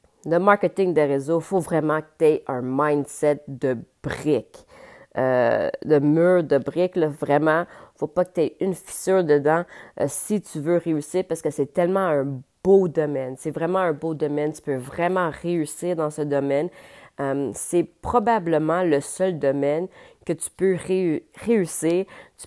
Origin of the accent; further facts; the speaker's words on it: Ontario, Canada; also born or lived in Quebec; Je suis québécoise, je suis née au Québec, ma mère est québécoise, mon père est jamaïcain. Par contre, j'ai grandi en Ontario, donc j'ai comme, je suis complètement bilingue, puis J'ai un accent dans les deux langues.